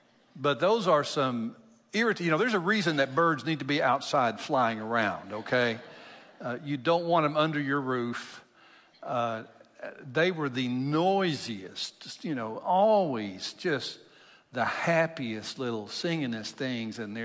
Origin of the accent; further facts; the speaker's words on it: Kentucky, United States; I grew up in Kentucky. If you know me, you know that.